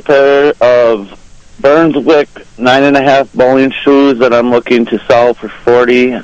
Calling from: Perry, New York, United States; I'm calling from Perry, New York.

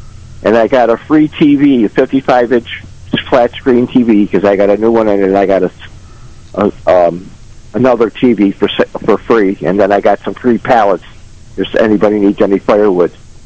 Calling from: Elma, New York, United States

